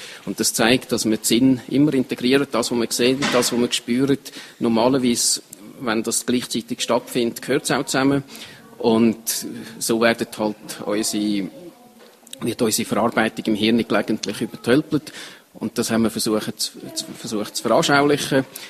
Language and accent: German; Zurich, Switzerland; etwas, was ich als Zürcher kann sagen kann, ich habe die Umgebung da überhaupt nicht kennt.